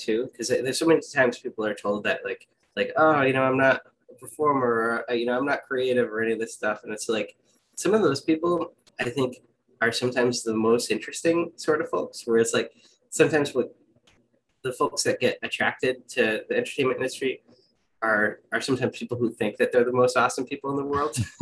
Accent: Rehoboth, Massachusetts, United States; so I grew up in Rehoboth, very close to Providence.

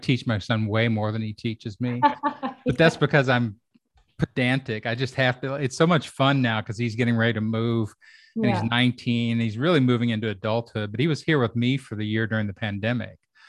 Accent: Kentucky, United States; where I grew up in Kentucky and hardcore suburban, you know, open a box plus Kentucky farm, you know, mentality

